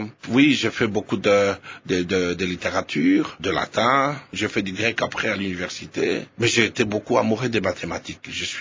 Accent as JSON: {"language": "French", "region": "Kinshasa", "country": "DR Congo", "tie": "born there", "said": "Ouais, je suis né à Matongé. Je suis né Riboleko numéro 2 à Matongé. Je suis né dans une maison, ce qui est un privilège."}